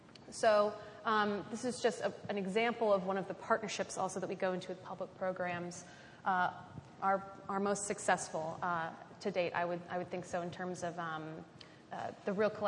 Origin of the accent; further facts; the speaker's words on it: Tornado Alley, United States; I grew up in Tornado Alley, so I'm ducking for cover.